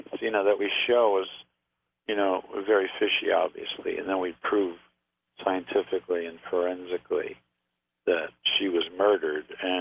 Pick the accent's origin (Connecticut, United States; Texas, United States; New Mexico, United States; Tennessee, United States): Connecticut, United States; born there; moved away as an adult; also born or lived in New York / Los Angeles; I was born in Connecticut.